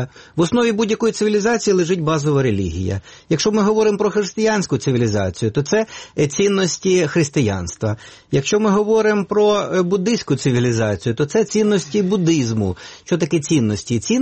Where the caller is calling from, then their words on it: Kramatorsk, Donetsk Oblast, Ukraine; Здравствуйте … Краматорск.